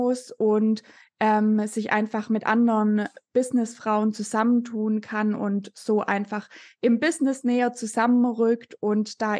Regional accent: Baden-Württemberg, Germany; accent: Swabian; Ich komme aus dem schönen Schwabenland, wie man bestimmt dann auch an meinem Dialekt hören wird.

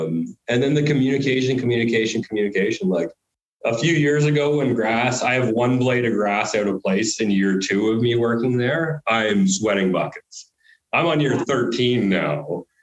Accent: Barbados; born there; I was born in Barbados, so I don't need work permits.

